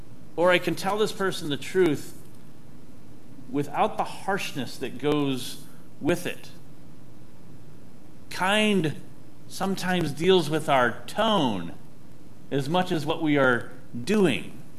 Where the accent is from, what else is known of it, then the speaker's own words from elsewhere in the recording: California, United States; And I just decided to say, "I'm from Southern California."